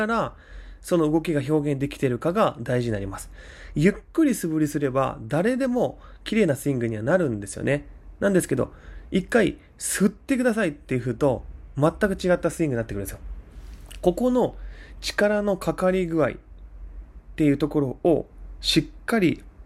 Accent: Osaka, Japan; 大阪ね、やっぱ、いいですね。地元に帰ってきたなっていう感じはするんですけど

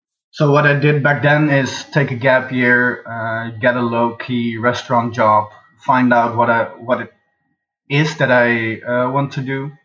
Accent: Netherlands; I am from the Netherlands. And, well, I mean, as a Dutch guy, let's generalize

